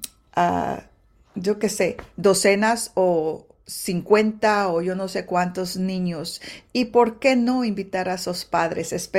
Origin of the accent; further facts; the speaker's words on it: Guastatoya, El Progreso, Guatemala; Guastatoya es donde yo nací y crecí, y es la escuela donde yo concluí los grados primordiales, los grados de elementarios.